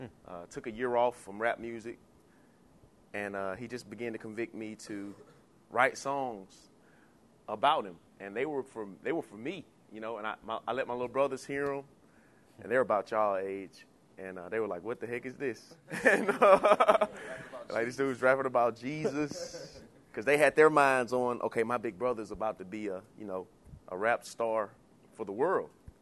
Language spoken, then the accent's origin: English; Newnan, Georgia, United States; Just real quick, I'm from Georgia, a small city outside of Atlanta called Noonan. Grew up in the hood for the most part, you know, hoods are everywhere.